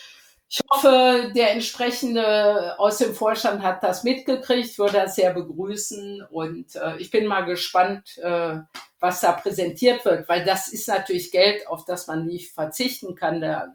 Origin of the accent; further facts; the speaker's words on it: Rhineland, Germany; Ich bin ja aus dem Rheinland